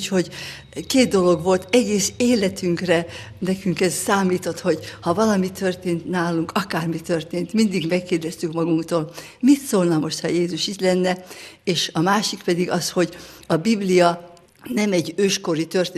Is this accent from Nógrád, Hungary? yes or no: yes; Salgótarján, Nógrád, Hungary; A Salgótarjánban nevelkedtem.